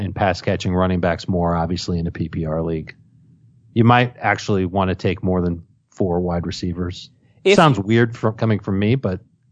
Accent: Chicago, Illinois, United States; Since I'm from Chicago.

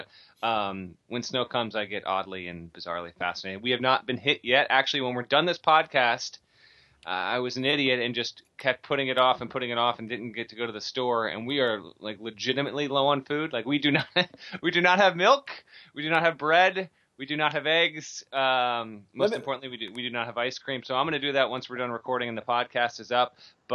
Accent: Vermont, United States; I grew up in Vermont.

